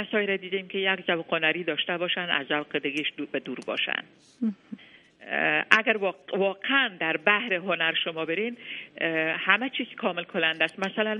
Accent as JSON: {"language": "Persian", "country": "Afghanistan", "also_born_or_lived": "Iran", "lives_now": "United States", "said": "تا اینکه من وقتی که از افغانستان به ایران آمدم سبک شرق و غرب مخلوط شد."}